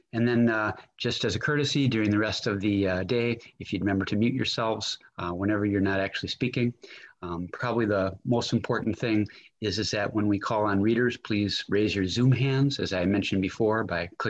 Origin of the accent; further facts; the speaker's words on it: Minnesota, United States; I am beaming to you live from St. Paul, Minnesota, and if any of you are wondering about my accent, I'm pretty Irish, besides being Minnesotan.